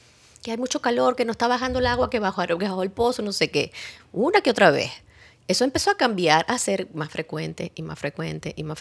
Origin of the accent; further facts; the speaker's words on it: Venezuela; moved away; no conozco la primera persona desde que yo salí de Venezuela que no sea venezolano